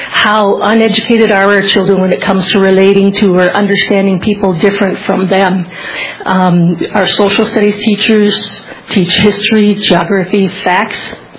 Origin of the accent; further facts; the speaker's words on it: Crosby, Minnesota, United States; now in Brainerd, United States; Originally, I grew up in Crosby and went to school there and had a great balanced education with lots of choices.